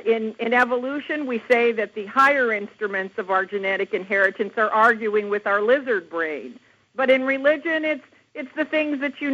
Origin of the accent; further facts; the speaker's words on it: Japan; also born or lived in Laos / Thailand / Cambodia; now in United States; So I grew up in Japan, and from there I lived in Laos and Thailand and Cambodia, and then came here to the United States to attend college.